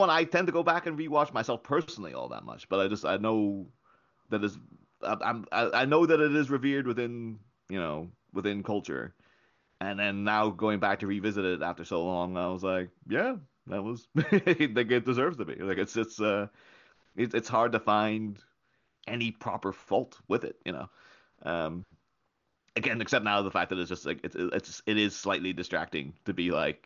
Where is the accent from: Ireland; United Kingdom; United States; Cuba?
Ireland; obviously I grew up in Ireland, and then we got all the English TV